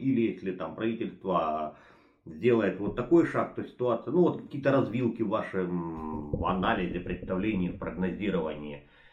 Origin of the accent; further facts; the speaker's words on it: Mariupol, Donetsk Oblast, Ukraine; я родом из Мариуполя, и я отчетливо понимаю